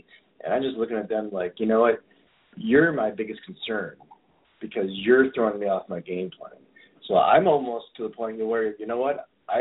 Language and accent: English; Chicago, Illinois, United States; I just got to explain to them, you know, I'm from Chicago.